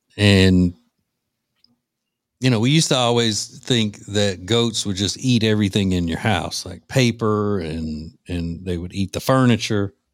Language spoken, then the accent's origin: English; Louisiana, United States; Yeah, you know, my home state of Louisiana is a pretty big sugar producer.